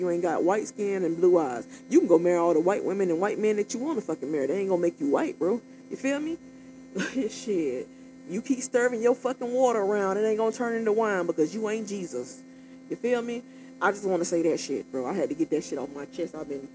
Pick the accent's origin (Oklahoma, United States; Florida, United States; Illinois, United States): Florida, United States; All the kids I grew up with in Florida, bro, they all had two parents